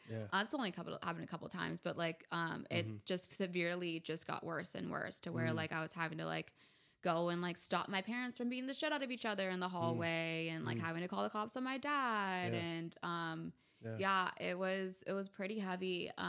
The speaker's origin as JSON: {"language": "English", "town": "San Diego", "region": "California", "country": "United States", "tie": "born or raised there", "said": "So I grew up in Pacific Beach."}